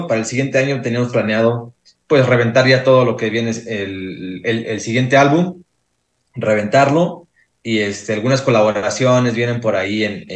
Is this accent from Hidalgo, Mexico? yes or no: yes; Hidalgo, Mexico; un promotor de acá de donde somos, de Hidalgo